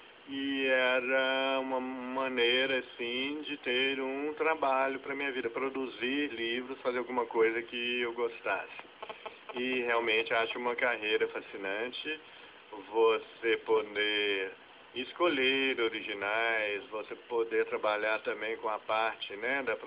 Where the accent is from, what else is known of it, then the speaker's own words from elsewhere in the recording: Belo Horizonte, Minas Gerais, Brazil; also born or lived in France; eu voltei para a minha terra, para Belo Horizonte.